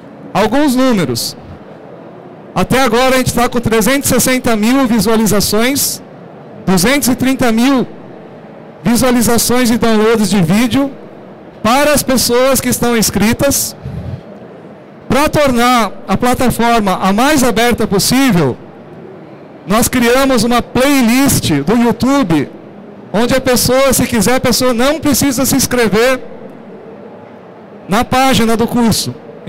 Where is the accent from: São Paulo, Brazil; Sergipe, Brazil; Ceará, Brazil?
São Paulo, Brazil; eu sou daqui de São Paulo